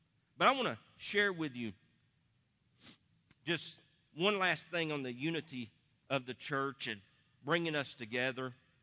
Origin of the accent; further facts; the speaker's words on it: the South, United States; How can I be one with some of you Yankees as a Southerner?